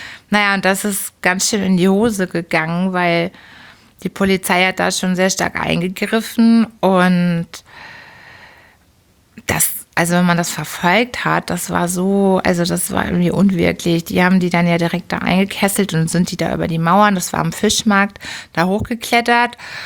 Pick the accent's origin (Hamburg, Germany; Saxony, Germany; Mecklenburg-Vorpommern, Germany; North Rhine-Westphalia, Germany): Hamburg, Germany; ich bin Hamburgerin